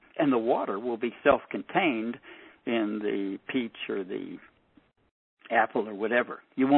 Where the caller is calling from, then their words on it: La Jolla, California, United States; also born or lived in Carpinteria, United States / Texas / Arizona; I am now in La Jolla, California, and I'm looking to start a school in Ojai or someplace in California. I've been spending the last few years in Texas and in Arizona, and I used to live in Carpinteria, California, for about 20 years.